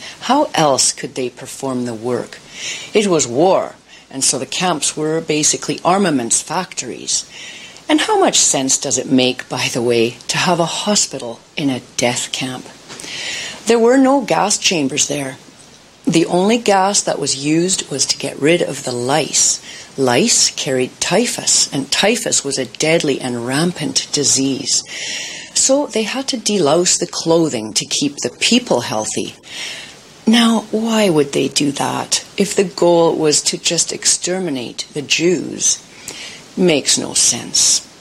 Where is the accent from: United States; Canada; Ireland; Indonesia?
Canada; I was born and raised in Canada, first-generation Canadian citizen of German heritage. My parents both came from Germany. They immigrated to Canada in 1951 and 52, respectively.